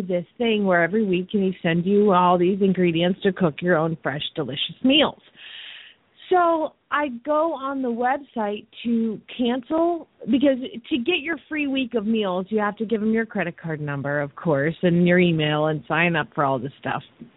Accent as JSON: {"language": "English", "town": "Phoenix", "region": "Arizona", "country": "United States", "said": "from Phoenix, Arizona"}